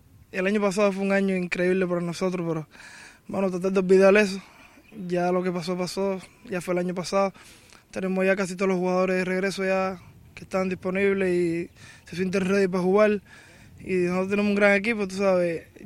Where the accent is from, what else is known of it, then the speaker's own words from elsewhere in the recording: Cuba; nosotros que crecimos juntos prácticamente en Cuba jugando